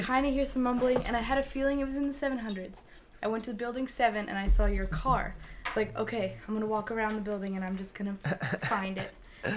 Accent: Wimberley, Texas, United States; I'm from Wimberley. From a little river town.

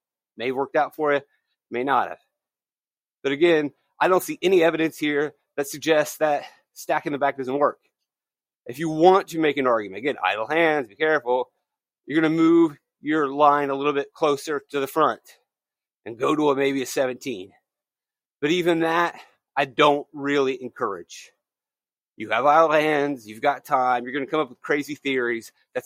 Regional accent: the South, United States; I swear I grew up in the South, but not that South. I'm not that Southern.

